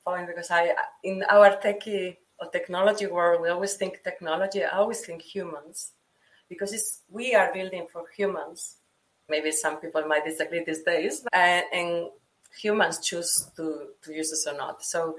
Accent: Spain; English is a second language; I'm originally from Europe, from Spain, we will end up importing some of those innovations.

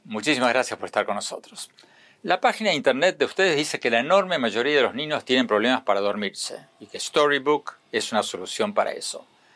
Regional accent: Argentina; now in United States; yo nací y me crié en Argentina. Fui a un colegio alemán donde estudié alemán durante más de 10 años. Después me vine a Estados Unidos, donde he estado hablando y escribiendo inglés por varias décadas también.

